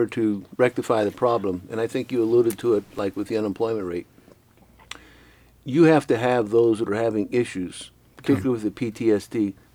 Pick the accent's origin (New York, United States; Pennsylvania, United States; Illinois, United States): Pennsylvania, United States; Vanport; I'm from Vanport, Pennsylvania, and we're both son of a union, United Steelworkers union members.